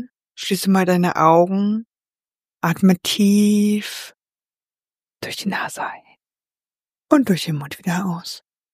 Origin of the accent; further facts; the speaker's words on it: Saxony-Anhalt, Germany; in Sachsen-Anhalt, also in meiner alten Heimat.